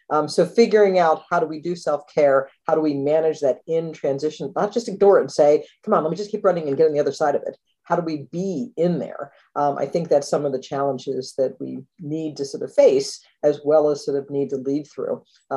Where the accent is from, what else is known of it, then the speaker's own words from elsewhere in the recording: Philadelphia, Pennsylvania, United States; And I said, I'm from Philly. I don't scare easy.